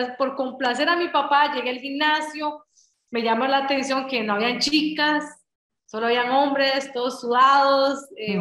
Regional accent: Costa Rica; also born or lived in Nicaragua; Ya ellos estaban en Costa Rica, pero yo nací en Nicaragua, pero toda mi vida he estado en Costa Rica, he representado a Costa Rica. Yo digo, estoy orgullosa de mis raíces nicaragüenses

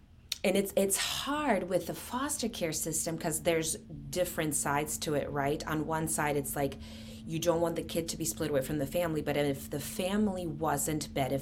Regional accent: Seattle, Washington, United States; I'm from Washington. I went to UW, so I'm oh, Seattle.

